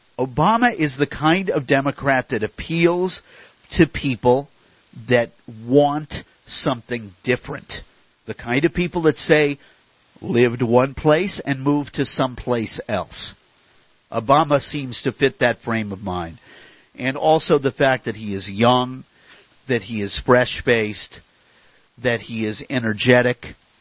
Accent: Boston, Massachusetts, United States; I got to tell you, I'm from Boston, and I'm a native New Englander, and I spent a lot of time in the state of New Hampshire as a kid.

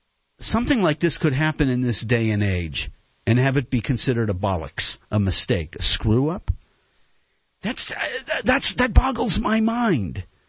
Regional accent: Massachusetts, United States; And I'm from Massachusetts.

